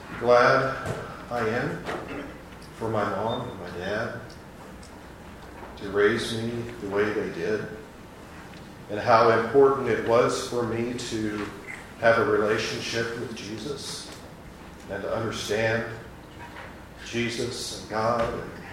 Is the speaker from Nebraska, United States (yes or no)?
yes; Nebraska, United States; I grew up in Nebraska from a family that had a very rich German heritage.